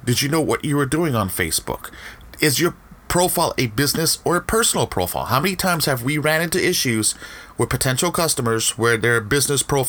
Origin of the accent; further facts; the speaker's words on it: California, United States; And I'm from the Bay Area, so those that are listening from the West Coast know that term.